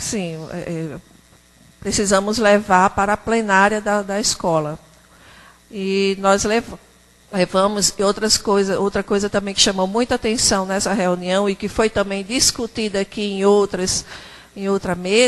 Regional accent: Northeast Region, Brazil; born there; accent: Nordeste; Sou descendente de coreanos, mas um coreano nascido no Brasil, né? E no Nordeste brasileiro. Daí o meu sotaque, né? Bem carregado.

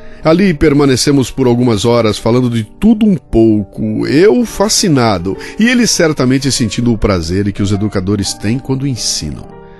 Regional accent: São Paulo, Brazil; eu mesmo sou de São Paulo

